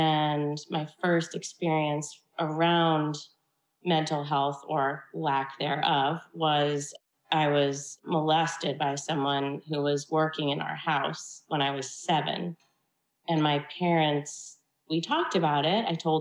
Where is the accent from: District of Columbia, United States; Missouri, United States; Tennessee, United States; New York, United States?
District of Columbia, United States; Washington; I grew up in Washington, D.C. with parents who were educated and loving.